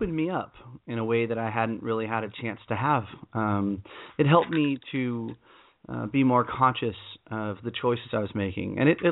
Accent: California, United States; I ended up working in Silicon Valley because I grew up in California

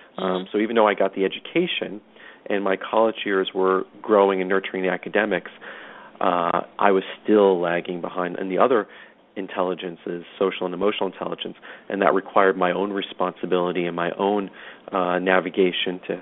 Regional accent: Brooklyn, New York, United States; I grew up in a very blue-collar neighborhood of Brooklyn where it was pretty much we spent our time playing sports

